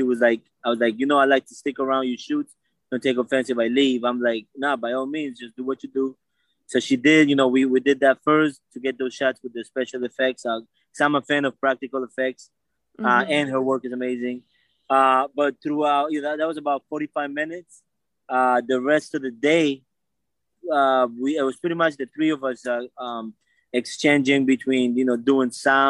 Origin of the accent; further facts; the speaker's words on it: Bridgeport, United States; being because I am from Bridgeport.